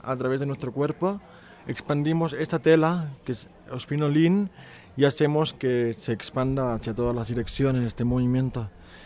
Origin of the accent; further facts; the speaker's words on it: Barcelona, Catalonia, Spain; vengo de Barcelona. Y vengo aquí al Comparte después de 2 años y medio por aquí dando vueltas entre Guatemala, México y Costa Rica.